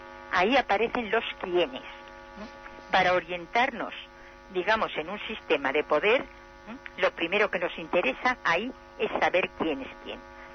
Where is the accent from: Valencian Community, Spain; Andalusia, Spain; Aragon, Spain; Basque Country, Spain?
Valencian Community, Spain; Valencia; La cocina en mi tierra, en Valencia, la cocina de los domingos y de las fiestas